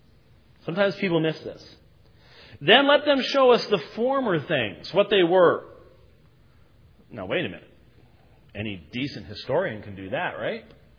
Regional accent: Minneapolis, Minnesota, United States; born there; I was born in Minneapolis, so it sort of tells my background.

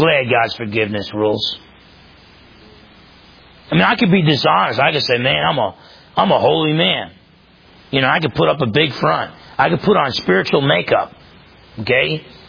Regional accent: New Jersey, United States; I grew up in New Jersey, half Italian.

